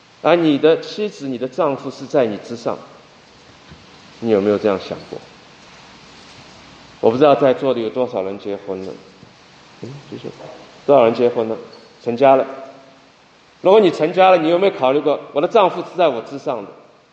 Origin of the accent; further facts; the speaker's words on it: China; 特别是从大陆出生，我自己是大陆出生长大，很多动荡